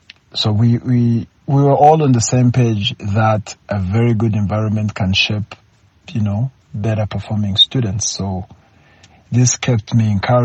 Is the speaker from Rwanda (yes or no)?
yes; Kigali, Rwanda; English is a second language; I was born and raised from Rwanda, Kigali. Nyamirambo is my hometown.